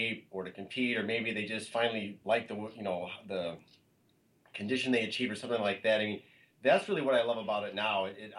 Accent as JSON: {"language": "English", "town": "Adrian", "region": "Michigan", "country": "United States", "tie": "born or raised there", "also_born_or_lived": "Colorado", "said": "I moved back to my hometown of Ader, Michigan. I was living in Colorado."}